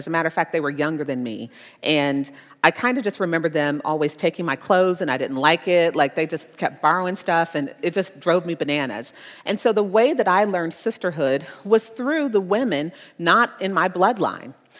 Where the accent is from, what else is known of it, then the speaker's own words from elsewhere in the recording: Las Vegas, Nevada, United States; now in Cincinnati, United States; I run across this jacket that I thought was really cool because I'm from Vegas.